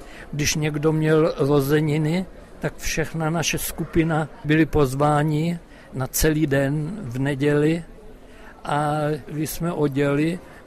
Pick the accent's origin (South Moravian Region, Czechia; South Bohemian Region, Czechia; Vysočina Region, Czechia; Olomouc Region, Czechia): Vysočina Region, Czechia; Jihlava; also born or lived in Benešov nad Ploučnicí; Narodil jsem se v Benešově nad Ploučnici, ale potom, když byl víc a víc antisemitism, tak jsme se přestěhovali do Jihlavy